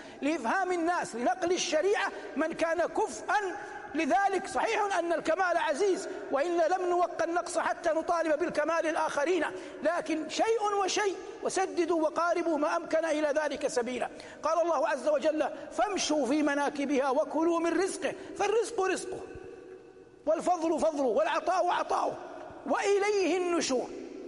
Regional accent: Saudi Arabia; لكن بلادنا المملكة العربية السعودية

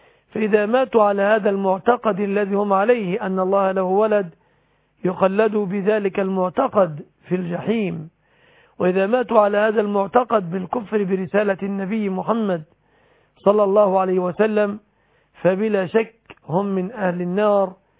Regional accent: Egypt

